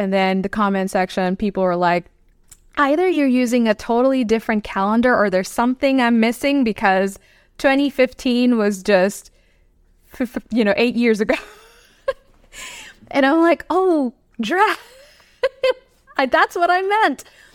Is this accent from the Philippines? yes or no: yes; Philippines; I grew up in the Philippines, and we don't have fall.